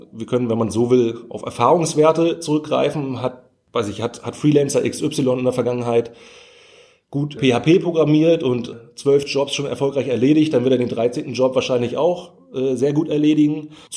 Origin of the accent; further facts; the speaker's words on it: Hamburg, Germany; Ich komme aus Hamburg auf der Alster